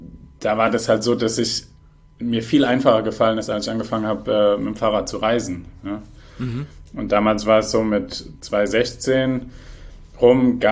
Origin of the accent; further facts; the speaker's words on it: Baden-Württemberg, Germany; Aus der Nähe von Heidelberg.